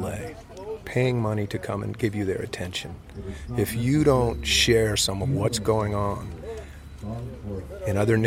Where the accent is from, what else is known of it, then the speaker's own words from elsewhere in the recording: San Jose, California, United States; I've born and raised in California. I go like four generations back in Northern California, in the San Jose and Bay Area region.